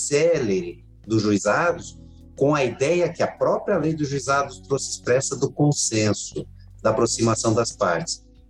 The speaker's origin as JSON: {"language": "Portuguese", "region": "Paraná", "country": "Brazil", "said": "já se fazia lá no meu estado de origem, no Paraná, audiências e processos do juizado"}